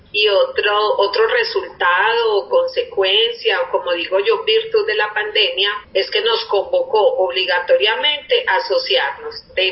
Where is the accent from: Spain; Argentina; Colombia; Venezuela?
Colombia; Medellín, Antioquia; Pero a nivel general todos somos, digamos, que de Medellín y Antioquia.